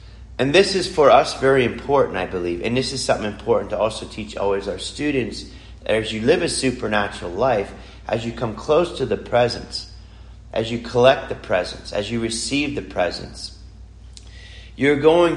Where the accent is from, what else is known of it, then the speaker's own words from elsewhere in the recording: Pennsylvania, United States; Actually, we started a thing back where I grew up in Pennsylvania called, it was called Fiat